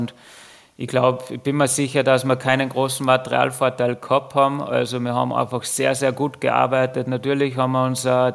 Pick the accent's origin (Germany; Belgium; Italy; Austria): Austria; Ich glaube, das ist ganz, ganz wichtig bei uns in Österreich